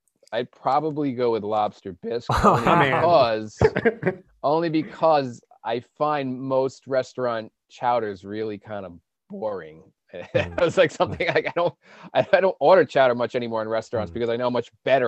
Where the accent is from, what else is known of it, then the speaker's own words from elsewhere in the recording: Northeast, United States; Like, I'm from the Northeast. I live in New England.